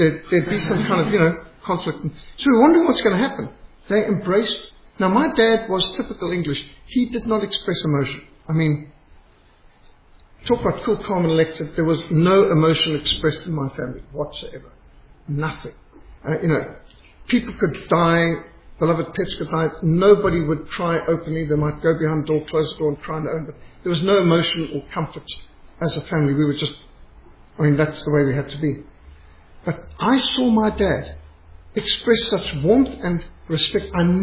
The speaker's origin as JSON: {"language": "English", "country": "Zimbabwe", "tie": "born or raised there", "said": "I was brought up in Rhodesia. We were sanctioned."}